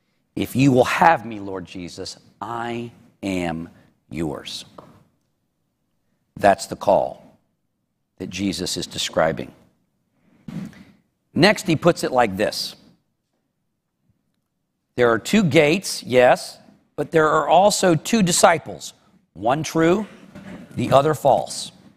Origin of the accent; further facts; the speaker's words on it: Charlotte, North Carolina, United States; And I actually heard the gospel in many different contexts growing up in Charlotte, from my grandmother and even from my mother and in church settings.